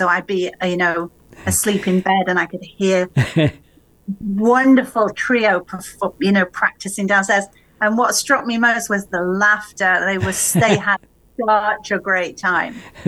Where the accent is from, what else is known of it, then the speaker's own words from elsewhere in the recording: Yorkshire and the Humber, United Kingdom; So I grew up around here, around this area in East Yorkshire, mm-hmm. in England. So I'm up in the north.